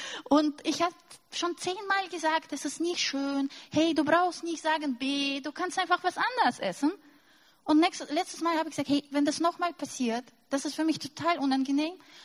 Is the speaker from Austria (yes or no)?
no; Russia; Also für mich als Russin, ich habe erlebt in meiner Kindheit, dass Brot mit Butter und Banane ein Luxus ist.